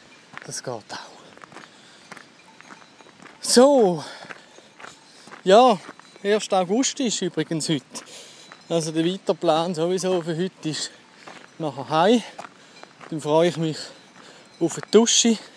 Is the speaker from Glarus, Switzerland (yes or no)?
yes; Glarus, Switzerland; Fast eine Schande als Glarner.